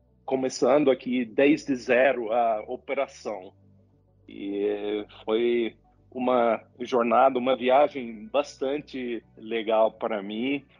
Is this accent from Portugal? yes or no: no; Sweden; Portuguese is a second language; Eu sou sueco